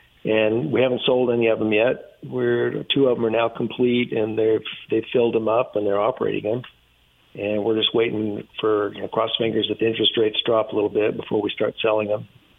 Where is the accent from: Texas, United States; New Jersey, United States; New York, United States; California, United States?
Texas, United States; Georgetown; they're doing a lot of stuff here in my hometown, Georgetown